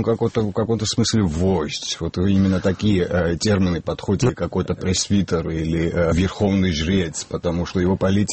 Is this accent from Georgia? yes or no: yes; Georgia; я как грузин буду о грузинах говорить